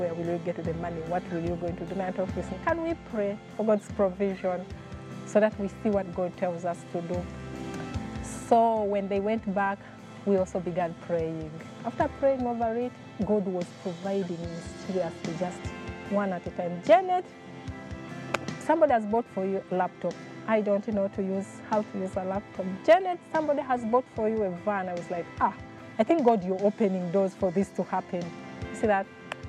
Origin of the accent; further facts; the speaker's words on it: Kakira, Eastern Region, Uganda; born there; I was born in Kakira in Jinja District.